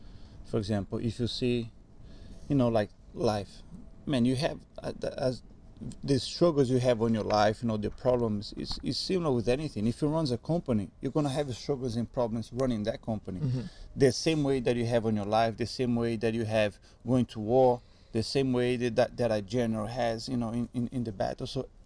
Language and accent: English; Rio de Janeiro, Brazil; English is a second language; I jumped into out of a bridge in Rio, my hometown.